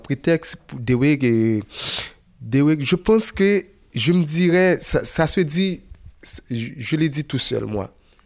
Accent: Haiti; La veillée chez nous, en Haïti, c'est à la veille d'un enterrement

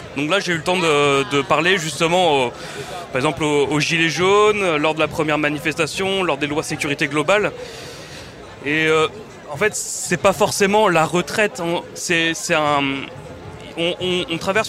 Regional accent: Brittany, France; je viens du Finistère, un peu de la France périphérique. Et j'ai fait mes études à Rennes.

